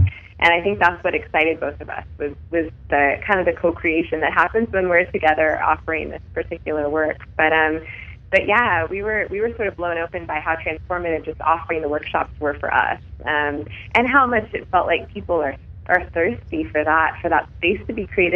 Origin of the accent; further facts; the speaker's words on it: Portland, United States; I'm from Portland and based in the U.S.